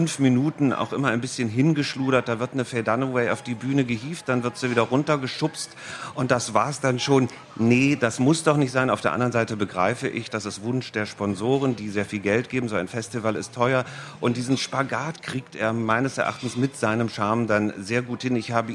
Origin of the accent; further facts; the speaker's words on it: Germany; Ich bin ja Deutscher, ne?